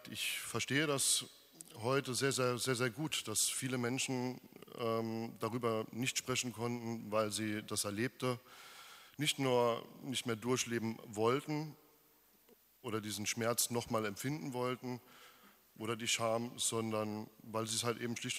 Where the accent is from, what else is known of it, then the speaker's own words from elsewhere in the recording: Trier, Rhineland-Palatinate, Germany; Also ich bin nicht nur gebürtiger Trierer, ich habe auch meinen Lebensmittelpunkt hier in Trier. Und fühle mich auch sehr, sehr mit meiner Heimat hier verwurzelt, wie meine ganze Familie.